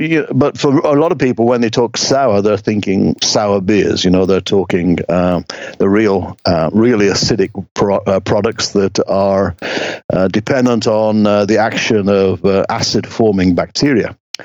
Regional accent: Wigan, North West England, United Kingdom; I'm from just outside Wigan in northwest Lancashire, so I'm from halfway between Manchester and Liverpool.

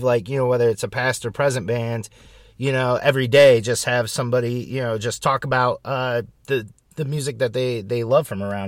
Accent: Akron, Ohio, United States; I grew up around Akron. And right. But I started going to shows when I was, like, 15, 16, up in Cleveland exclusively.

